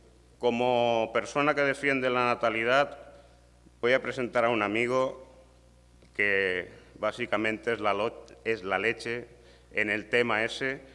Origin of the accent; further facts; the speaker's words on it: Spain; quieren destruir mi país, que es España.